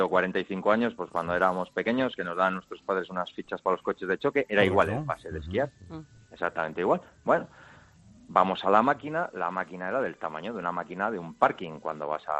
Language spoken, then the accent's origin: Spanish; Spain; como buenos españoles